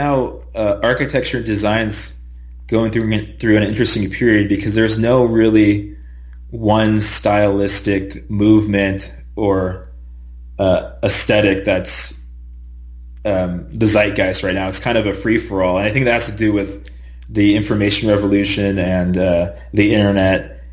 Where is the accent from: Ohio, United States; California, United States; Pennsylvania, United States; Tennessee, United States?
California, United States; Los Gatos; You know, actually, when I was a kid growing up in Los Gatos, it was a nice, quaint town